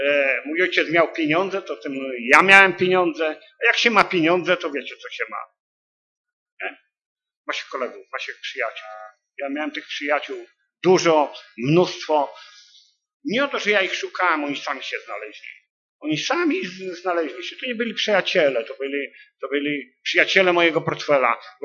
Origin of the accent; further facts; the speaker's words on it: Kutno, Łódź Voivodeship, Poland; pochodzę z Kutna, mam 64 lata.